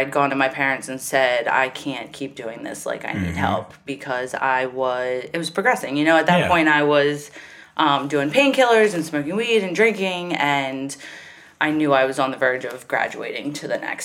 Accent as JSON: {"language": "English", "town": "Glen Burnie", "region": "Maryland", "country": "United States", "said": "All over the place, but mostly Glen Burnie."}